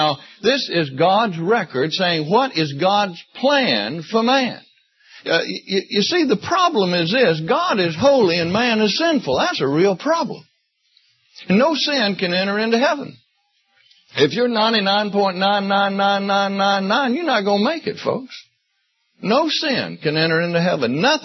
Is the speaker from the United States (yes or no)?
yes; Mississippi, United States; now in Canada; And I was born and raised in Mississippi, not that far from here, probably closer to Mississippi from here than it is to Canada, where I live